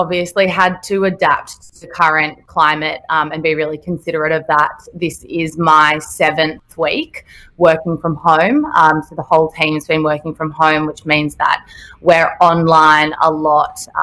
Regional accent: Sydney, New South Wales, Australia; now in Melbourne, Australia; Well, I'm from Sydney, so I moved to Melbourne in November to start my new role at Keep It Cleaner.

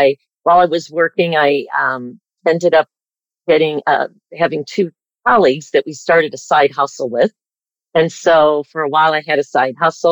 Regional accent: Michigan, United States; I grew up in Michigan. I was in the middle of six kids, like the Brady Bunch.

